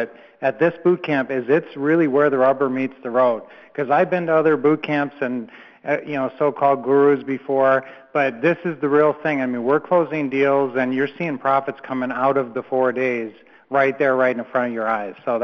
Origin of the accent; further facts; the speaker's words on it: Minnesota, United States; We're both from Minnesota originally.